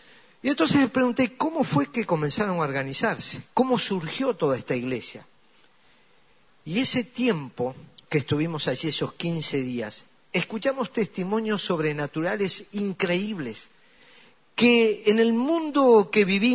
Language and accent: Spanish; Uruguay; born there; yo hablo español y me están entendiendo porque todos nacimos en Uruguay.